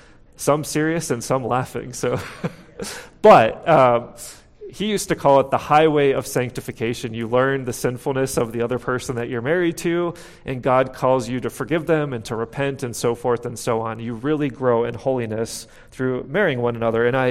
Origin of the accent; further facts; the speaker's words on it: Pittsburgh, Pennsylvania, United States; I'm going to talk a little bit and pick on my hometown of Pittsburgh.